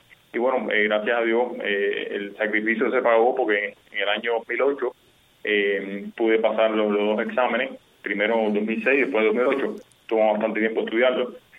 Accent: Cuba; now in United States; no hay más cubanos en este momento. O sea, nosotros somos los únicos cubanos

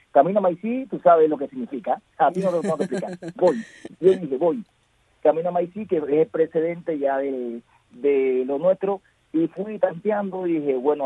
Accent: Cuba; la diversidad de nuestra cultura como cubanos

